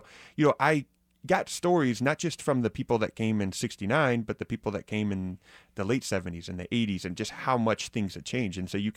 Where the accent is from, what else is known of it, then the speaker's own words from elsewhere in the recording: Kansas City, Missouri, United States; So, I mean, growing up in Kansas City, you know, we had the Cuban American Association of Kansas and Missouri